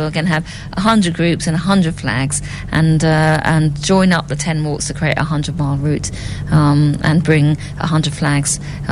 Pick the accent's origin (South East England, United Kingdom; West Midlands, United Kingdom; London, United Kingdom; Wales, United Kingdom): London, United Kingdom; I'm a Londoner. I have never really been to Thurrock before